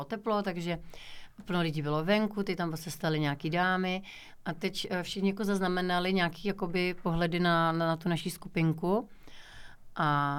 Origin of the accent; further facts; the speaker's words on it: Čejkovice, South Bohemian Region, Czechia; Pocházím z vesnice kousek od Budějovic. Na základní školu jsem dojížděla sem do Budějovic, takže bych řekla, že prakticky jsem v Budějovicích vyrůstala, ale narodila jsem se tady, ale že naši mají tady v Čejkovicích baráček, aha, takže jsem vlastně pocházím z Čejkovic.